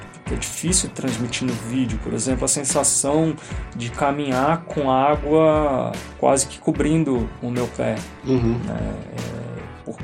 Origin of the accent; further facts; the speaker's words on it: Santos, São Paulo, Brazil; now in Brasília, Brazil; Eu sou do litoral de São Paulo, sou da cidade de Santos.